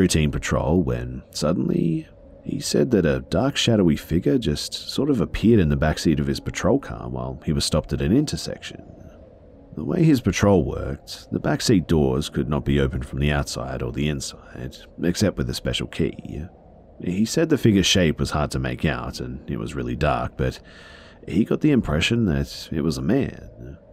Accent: United Kingdom; It was my first time traveling alone, out of the country in general. I'm British, but I loved it.

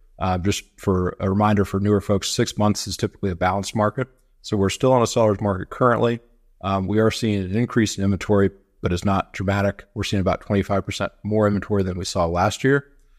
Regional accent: California, United States; now in Georgia, United States; So I've been here for about 16 years, but I'm originally from California. So happy to call Georgia home and love living here.

